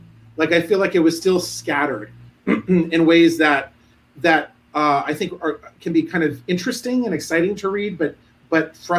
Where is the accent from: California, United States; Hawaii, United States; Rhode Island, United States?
Rhode Island, United States; Providence; No, I grew up in Providence. I'm a townie.